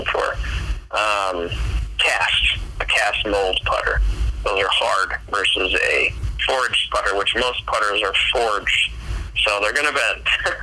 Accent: Lanesboro, United States; Growing up in Lanesboro was wonderful. Kind of grew up in the woods, actually.

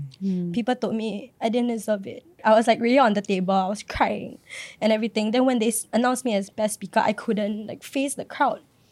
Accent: Philippines; Just because I'm Filipino.

